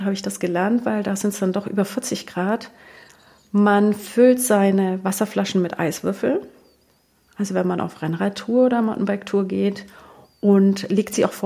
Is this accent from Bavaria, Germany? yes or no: yes; Bavaria, Germany; ich bin in halt im Allgäu aufgewachsen.